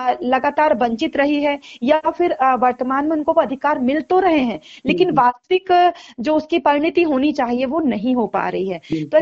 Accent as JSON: {"language": "Hindi", "town": "Chhindwara", "region": "Madhya Pradesh", "country": "India", "said": "हम अपने जिले की हम बात करते हैं, हम छिंदवाड़ा जिले से हैं"}